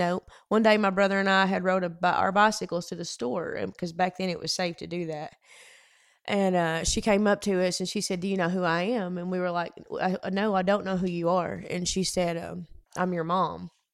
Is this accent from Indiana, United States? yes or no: no; Batesville, Arkansas, United States; moved away; I moved here from Arkansas about 2 years ago, and was terrified, because this is a whole lot bigger for the little bitty town that I'm from.